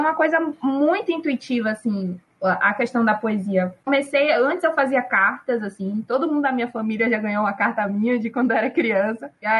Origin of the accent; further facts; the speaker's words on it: Salvador, Bahia, Brazil; Bom, eu sou baiana, né? Sou de Salvador, tenho 26 anos